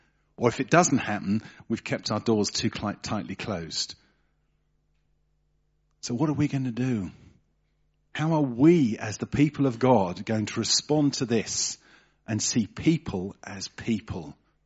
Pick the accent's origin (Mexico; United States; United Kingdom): United Kingdom; England; now in Germany; Obviously, as an English person living in Germany, the whole concept of boxes and categorization is a very real one.